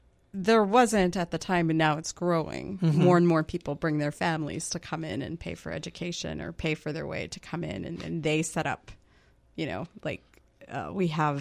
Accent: Paducah, Kentucky, United States; I grew up in Paducah, Kentucky.

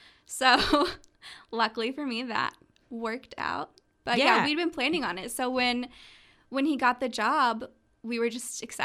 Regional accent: South Carolina, United States; now in Austin, United States; I moved from the distant land of South Carolina.

